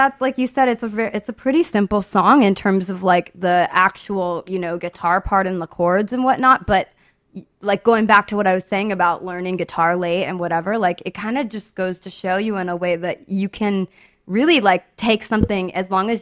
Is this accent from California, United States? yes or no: yes; San Diego, California, United States; talking about horses and hats and country, you know, because I'm from San Diego.